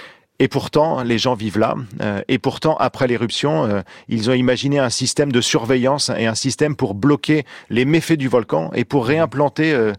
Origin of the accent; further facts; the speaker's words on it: Normandy, France; comme chez moi en Normandie